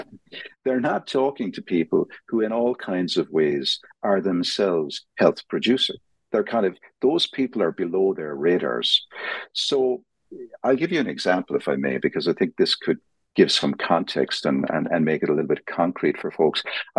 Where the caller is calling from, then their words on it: Dublin, Leinster, Ireland; I'm calling in from Dublin, Ireland